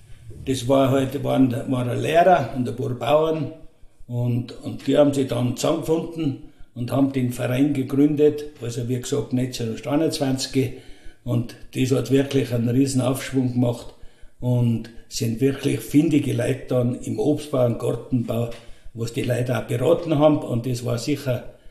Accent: St. Ulrich am Pillersee, Tyrol, Austria; geboren in St. Ulrich. … weil ich beim Drogerhäusl aufgewachsen bin. Und ich bin 71 Jahre

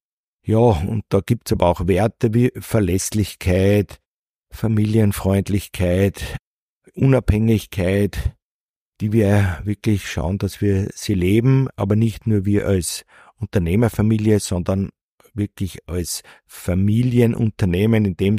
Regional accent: Gmunden, Upper Austria, Austria; Ich bin ja in Gmunden geboren, bin dort auch aufgewachsen, habe eigentlich nur mehr während meines Studiums dann einmal meine Heimatstadt verlassen. Ich habe in Wien studiert.

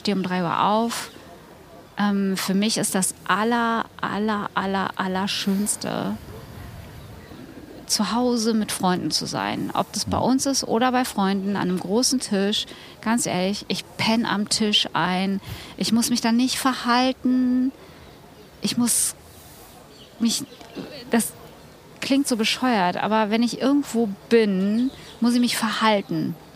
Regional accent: North Rhine-Westphalia, Germany; Blagen ist übrigens kein Schimpfwort, da wo ich herkomme, ist das. So die Kinder.

